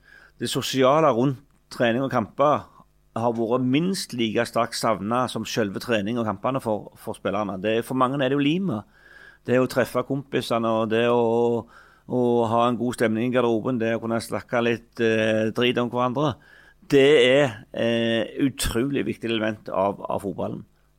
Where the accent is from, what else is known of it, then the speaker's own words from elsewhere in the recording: Figgjo, Rogaland, Norway; i min tid i lokalfotballen hjemme på Figgen